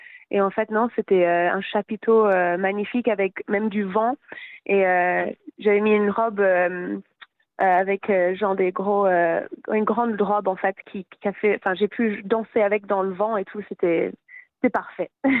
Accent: Vire, Normandy, France; also born or lived in Cardiff, United Kingdom; Parce que je suis originaire de là-bas, mais j'ai grandi à Vire. Et après, à 20 ans environ, je suis repartie à Cardiff.

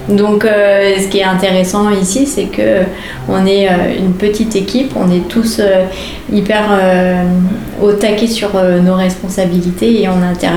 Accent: Caen, Normandy, France; now in Alençon, France; J'arrivais de la Drôme et je suis originaire de Caen. J'aime beaucoup habiter à Alençon.

